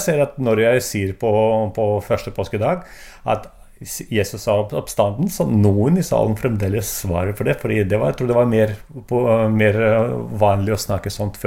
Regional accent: Belarus; Norwegian is a second language; now in Norway; jeg kommer fra Belarus

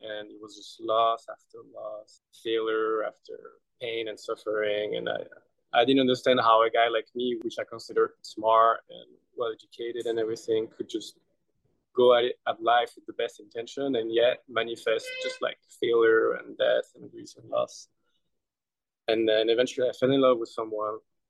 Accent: France; moved away as an adult; now in United States; I'm from France. So when I came to America, there was this huge shedding of my physical life. I shed my country, my family, my friends.

